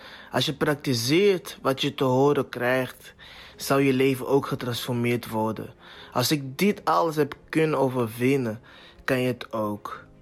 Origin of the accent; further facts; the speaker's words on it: Angola; now in Netherlands; Want het land waar ik vandaan kom, Angola, kregen we niet de gelegenheden die we hier krijgen. Hier in Nederland gingen we naar school